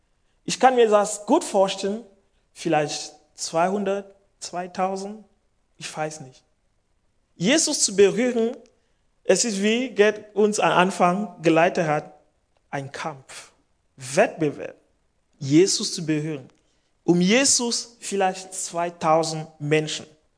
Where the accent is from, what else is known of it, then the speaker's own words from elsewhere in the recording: Cameroon; ich war in Kamerun, also mein Heimatland, blockiert.